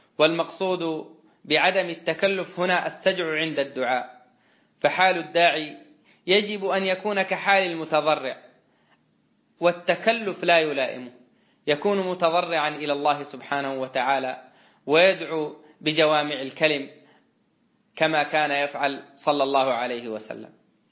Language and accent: Arabic; Saudi Arabia; بأن يصرف الله هذا الوباء عنا وعن بلادنا المملكة العربية السعودية وعن سائر بلاد المسلمين.